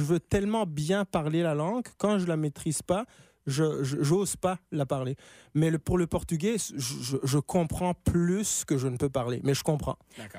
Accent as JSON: {"language": "French", "country": "Rwanda", "tie": "born or raised there", "also_born_or_lived": "Germany", "first_language": "de", "second_language": "French", "said": "Donc, ma première langue a été l'allemand."}